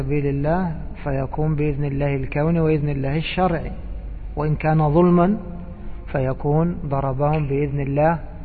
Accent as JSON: {"language": "Arabic", "country": "Egypt", "said": "هذا مشهور عندنا في بلادنا مصر."}